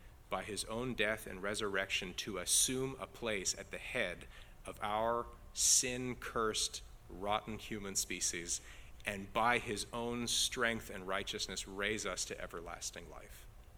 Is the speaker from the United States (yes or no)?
no; Canada; Now, I'm Canadian.